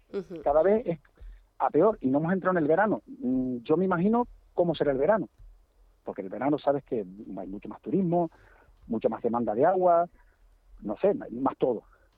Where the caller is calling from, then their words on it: Tarajalejo, Canary Islands, Spain; Soy un vecino de Tarajalejo. … de Tarajalejo.